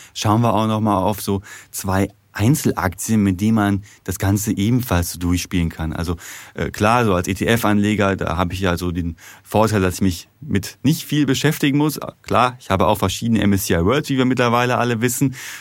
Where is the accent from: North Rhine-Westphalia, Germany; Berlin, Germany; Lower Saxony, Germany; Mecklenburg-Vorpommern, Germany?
North Rhine-Westphalia, Germany; Ja, also ich komme aus dem Ruhrgebiet